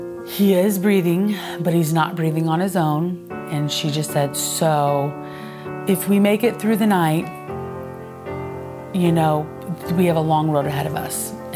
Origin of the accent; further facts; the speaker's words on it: Cleveland, Missouri, United States; I am from Cleveland, Missouri.